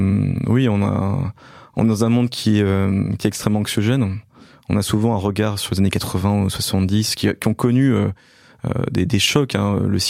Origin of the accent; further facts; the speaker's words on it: Belfort, Bourgogne-Franche-Comté, France; born there; Je suis né en fait à Belfort, donc dans l'est de la France, qui est une zone qui a été assez bouleversée par des crises industrielles.